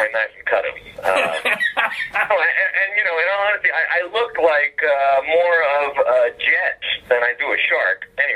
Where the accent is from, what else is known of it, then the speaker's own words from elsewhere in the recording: Puerto Rico; there's a guy across the room from Massachusetts that looked at me and was like, where are you from? I said, Puerto Rico.